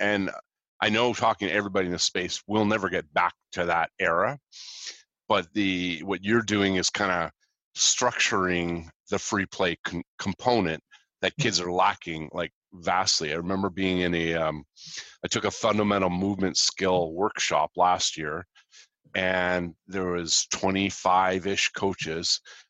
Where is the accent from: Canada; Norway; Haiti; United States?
Canada; Montreal, Quebec; when I grew up in Montreal